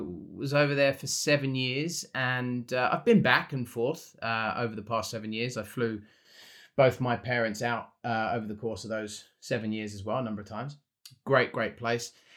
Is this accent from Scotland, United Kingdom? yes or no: no; London, United Kingdom; also born or lived in Sydney; So I'm originally from London. I moved to Sydney 7 years ago